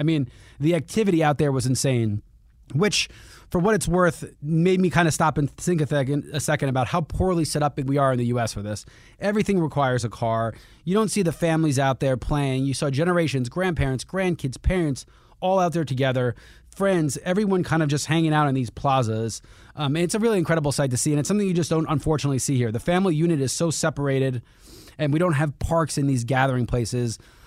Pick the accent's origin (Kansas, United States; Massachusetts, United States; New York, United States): New York, United States; New York City; born there; made me feel a lot like where I was born in New York City.